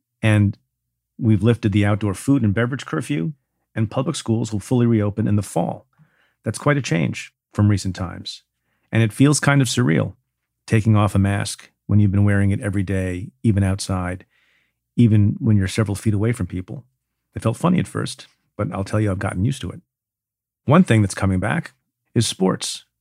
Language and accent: English; New York, United States; In my home state of New York, more than 52% of residents have had at least one dose of the vaccine.